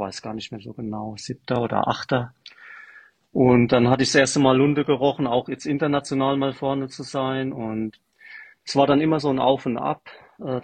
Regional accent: Rhineland-Palatinate, Germany; Und ich wohne direkt am Pfälzer Wald, also ich bin groß geworden am Wald, am Waldesrand.

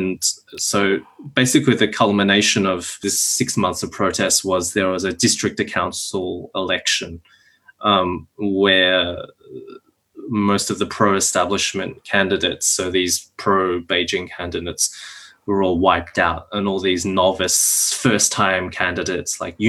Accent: Australia; And I come from Australia, you know, a relatively safe country from this middle-class background

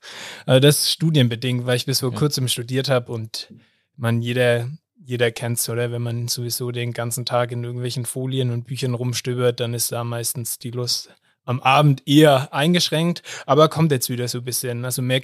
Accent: Esslingen am Neckar, Baden-Württemberg, Germany; now in Innsbruck, Austria; Ich komme aus dem Stuttgarter Umland, aus Esslingen am Neckar.

